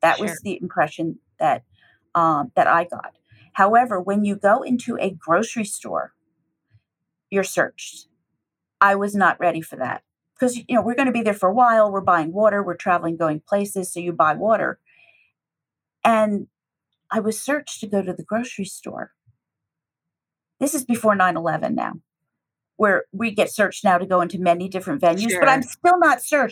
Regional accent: United States; At least towards me and as an American, I think.

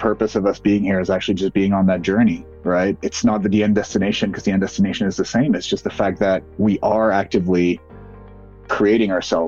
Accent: Montreal, Quebec, Canada; Well, I am French-Canadian by birth, so I grew up around Montreal.

